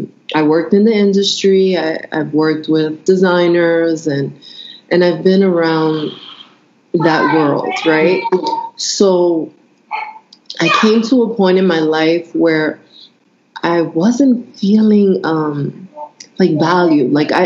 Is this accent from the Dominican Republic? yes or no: yes; Dominican Republic; You know, I'm from the Dominican Republic. My parents born and raised in the Dominican Republic.